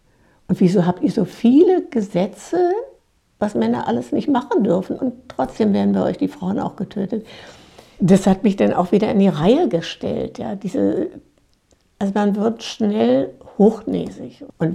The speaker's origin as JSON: {"language": "German", "country": "Germany", "also_born_or_lived": "France", "said": "ich werde den Teufel tun und dann sagen, aber ich bin Deutsche, ich mache das so, da geht's noch."}